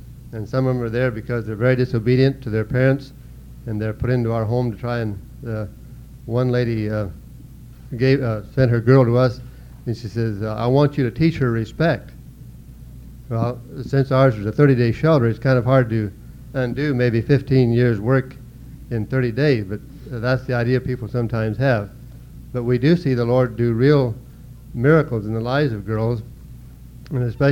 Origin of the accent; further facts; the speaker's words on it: Dallas, Texas, United States; We're from Dallas, in San Antonio.